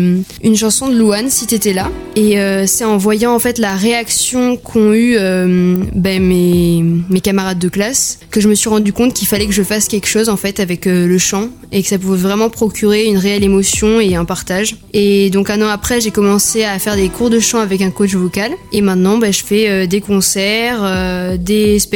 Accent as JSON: {"language": "French", "town": "Bordeaux", "region": "Nouvelle-Aquitaine", "country": "France", "said": "je suis bordelaise, donc de 17 ans."}